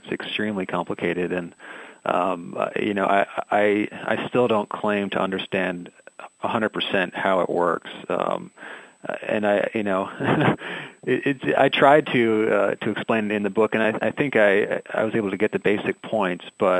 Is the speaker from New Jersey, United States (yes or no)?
yes; New Jersey, United States; I don't come from a dairy farm family. I grew up in New Jersey.